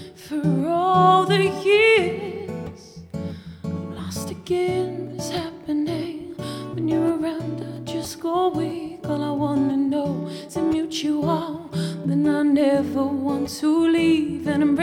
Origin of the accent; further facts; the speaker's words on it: London, United Kingdom; Yeah, I'm from South London.